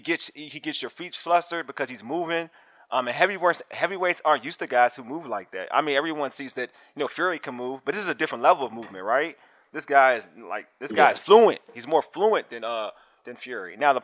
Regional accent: Nigeria; And I'm Nigerian, and Joshua is like Nigerian too

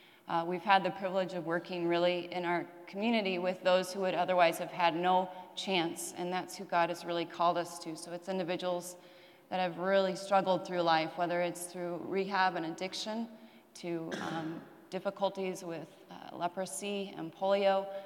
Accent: Kansas City, United States; I grew up in Kansas City, probably similar to most of you, in a wonderful, loving Christian home. Went K through 12 in Kansas City Christian School

